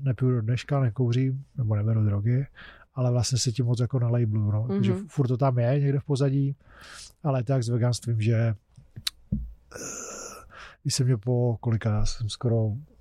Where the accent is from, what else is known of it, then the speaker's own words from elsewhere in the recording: South Moravian Region, Czechia; já jsem z Jižní Moravy, takže tam leje kde kdo